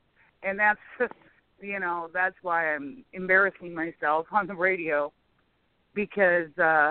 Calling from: Nebraska, United States; Oh, good. I'm in Nebraska.

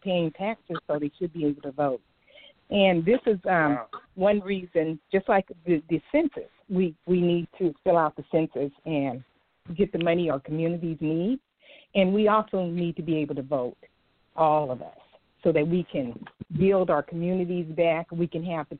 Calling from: Sacramento, California, United States; I'm calling from Sacramento.

